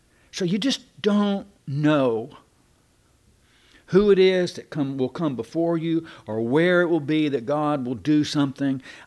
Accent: Cleburne, Texas, United States; I tell you right today, I could go back to good old Cleburne, Texas, and it's still my home country. They weren't always nice to me. They were shameful sometimes. But you know, it was my home country.

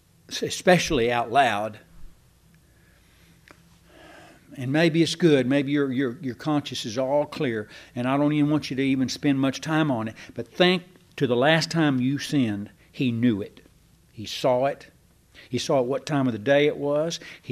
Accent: Texas, United States; That we're alike? We're all from Texas? Or that we're all from East Texas? Or we all say, y'all?

